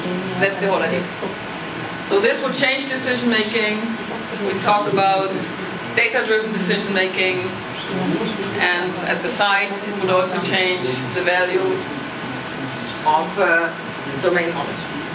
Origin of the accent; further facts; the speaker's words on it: Germany; English is a second language; I'm from Germany, right?